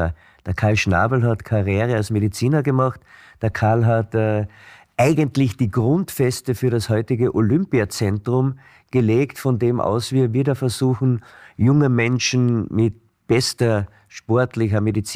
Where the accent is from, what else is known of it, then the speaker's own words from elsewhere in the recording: Klagenfurt, Carinthia, Austria; Ich bin Kärntner Weidmannsdorfer. Ich möchte meinen Lebensschwerpunkt hier haben.